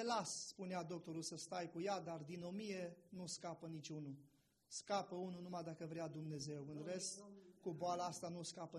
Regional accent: Lugoj, Timiș County, Romania; suntem din Lugoj, nu venim din Spania, noi venim din Lugoj

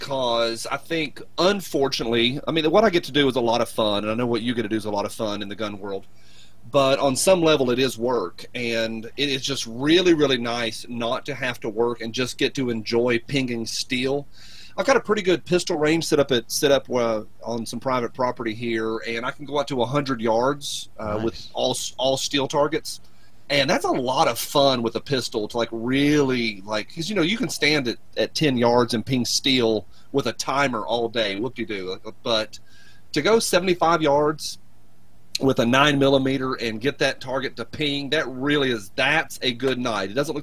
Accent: the South, United States; I grew up in the South, mm-hmm. So everybody in the South grew up around firearms.

